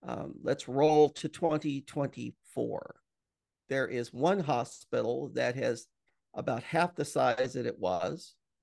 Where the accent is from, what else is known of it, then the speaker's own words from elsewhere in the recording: Illinois, United States; Well, I'll use Illinois. That's my home. Well, it was my home state.